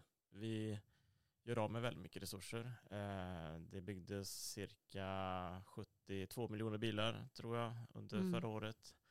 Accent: Trollhättan, Västra Götaland County, Sweden; now in Uddevalla, Sweden; Men, jag är född och vuxen i Trollhättan då.

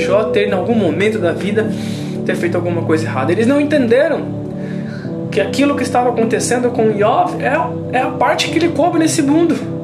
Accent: Brazil; Eu posso até ter, adquirir outra cidadania, mas eu não vou mudar. Eu serei sempre brasileiro.

